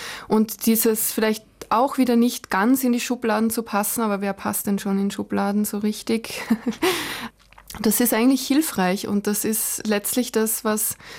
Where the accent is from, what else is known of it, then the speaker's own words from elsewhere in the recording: Salzburg, Austria; also born or lived in Linz; Also bis ich im Pongau war, bin ich dann in die Volksschule gegangen und vorher sind wir schon viermal umgezogen.